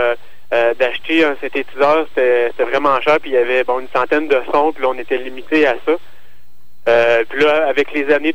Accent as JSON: {"language": "French", "town": "Quebec City", "region": "Quebec", "country": "Canada", "said": "d'ailleurs je viens de la ville de Québec."}